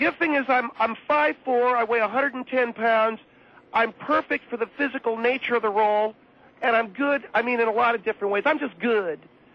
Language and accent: English; California, United States; because I come from California, like I was telling you.